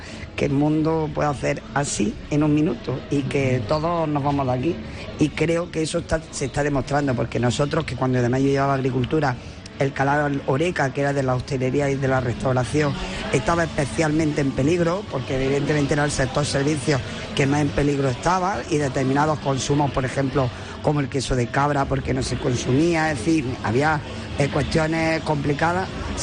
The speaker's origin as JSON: {"language": "Spanish", "town": "Almería", "region": "Andalusia", "country": "Spain", "tie": "born or raised there", "said": "los que somos de Almería de toda la vida"}